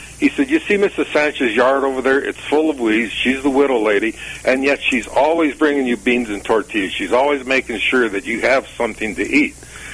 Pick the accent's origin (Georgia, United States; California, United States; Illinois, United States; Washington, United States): Illinois, United States; Chicago; born there; I was born in Chicago, and my mother left my father and I when I was like 2 or 3 years old.